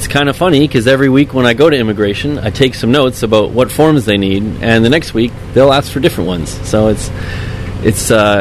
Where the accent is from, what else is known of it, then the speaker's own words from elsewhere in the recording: British Columbia, Canada; I'm from British Columbia, so...